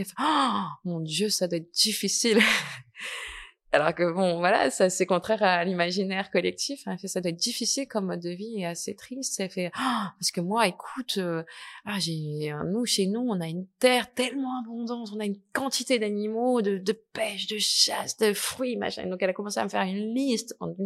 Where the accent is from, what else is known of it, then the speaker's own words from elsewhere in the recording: France; Moi, je viens d'un peu loin, je viens de la France.